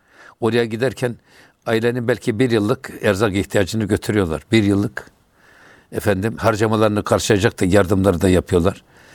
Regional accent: Kayseri, Turkey; now in Istanbul, Turkey; Çünkü biz Kayseri'de büyüdük. Kayseri'de pek bu müziğe yan gözle bakılır.

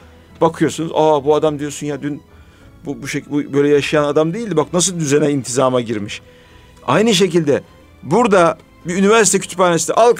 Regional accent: Vezirköprü, Samsun, Turkey; Ben Vezir Köprülüyüm.

